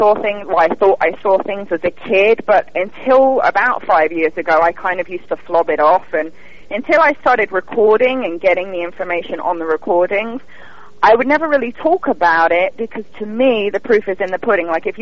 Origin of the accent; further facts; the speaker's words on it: London, United Kingdom; now in Florida, United States; Obviously I'm from London, and I'm a paranormal researcher.